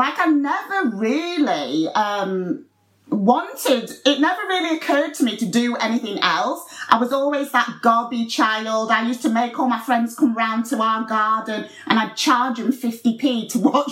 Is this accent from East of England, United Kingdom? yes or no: no; Doncaster, Yorkshire and the Humber, United Kingdom; Well, it was sort of, I love Doncaster, but it's certainly a place where you've got to be from to love it. It was really simple.